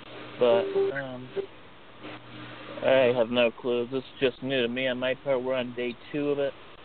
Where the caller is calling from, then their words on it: Lakeland, Florida, United States; Lakeland, Florida.